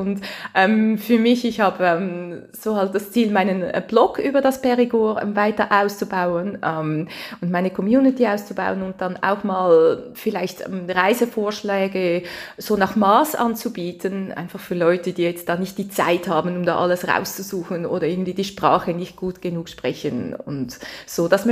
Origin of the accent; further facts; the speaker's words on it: Switzerland; accent: Swiss German; now in France; Ich habe immer so einen Schweizer Dialekt